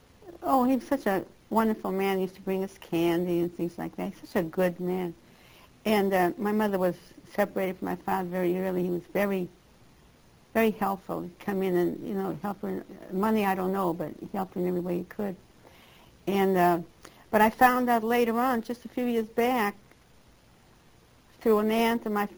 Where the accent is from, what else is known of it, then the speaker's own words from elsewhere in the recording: Boston, Massachusetts, United States; born there; I was born in Boston, Massachusetts, April 16, 1916.